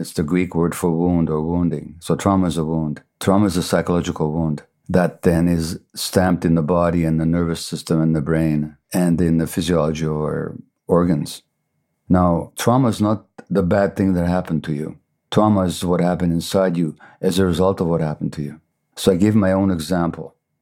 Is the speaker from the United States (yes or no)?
no; Hungary; first language Hungarian; English is a second language; And in Hungarian, which is my mother tongue, literally to say health is to say wholeness.